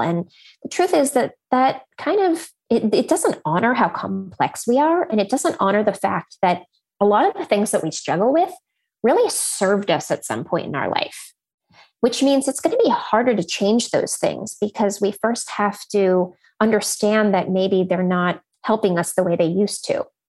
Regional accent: California, United States; And I grew up in Silicon Valley.

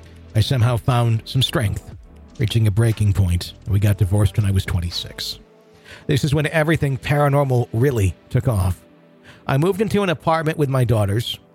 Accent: Sweden; English is a second language; I am born and raised in Sweden, so I apologize if my grammar is not on point. In Sweden, you're considered a weirdo if you believe in ghosts, UFOs, and other unexplained things.

